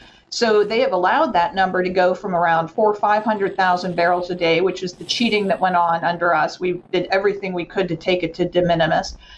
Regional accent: Pennsylvania, United States; Senator Fetterman from my home state of Pennsylvania was widely praised

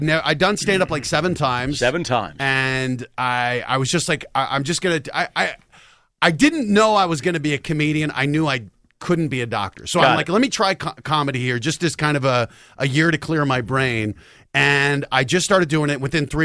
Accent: Denver, Colorado, United States; I'm from Denver, so I'm back there where Dad's a professor.

